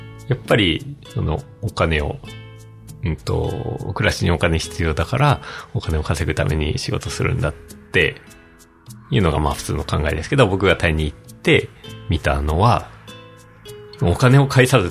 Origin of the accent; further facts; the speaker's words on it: Hokkaido, Japan; 僕はもともと北海道出身だから